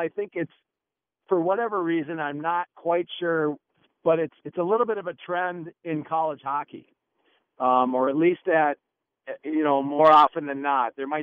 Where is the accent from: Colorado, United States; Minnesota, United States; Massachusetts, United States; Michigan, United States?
Minnesota, United States; Minneapolis; maybe it's because I'm from Minneapolis and he's from South St. Paul.